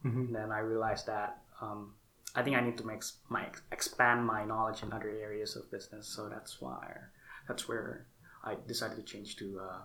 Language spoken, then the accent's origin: English; Indonesia; first language English; also born or lived in Madison; Yeah, so I'm from Indonesia. I spent most of my life in Indonesia. But during my childhood, I actually spent a couple of years in the US in Madison, Wisconsin, where my dad was taking his PhD.